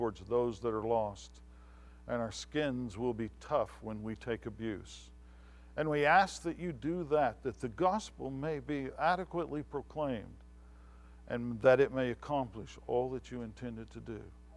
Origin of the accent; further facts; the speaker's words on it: England, United Kingdom; we know best because we're English